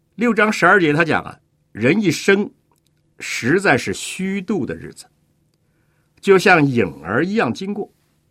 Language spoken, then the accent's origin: Chinese; China; 特别是我们中国人读传道书的时候呢，觉着非常的熟悉